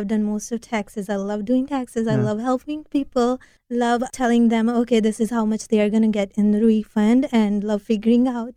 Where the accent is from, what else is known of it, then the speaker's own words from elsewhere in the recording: India; English is a second language; moved away; It helped me with my communication skills since I am an immigrant and I came from India 7 years before.